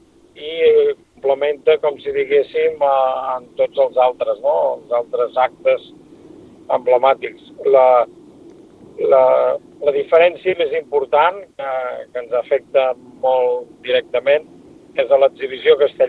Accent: L'Arboç, Catalonia, Spain; quan vaig néixer a l'Arboç i soc autòcton de l'Arboç

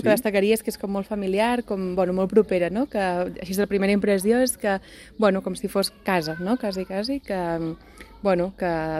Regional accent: Vilafranca del Penedès, Catalonia, Spain; Ens queda molt a prop, som de Vilafranca, sí?

